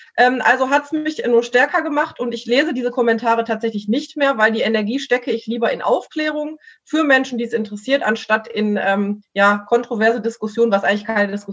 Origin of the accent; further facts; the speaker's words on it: Mülheim, North Rhine-Westphalia, Germany; dass hier jetzt in Mülheim, ich komme aus Mülheim, die Altenheime geimpft worden sind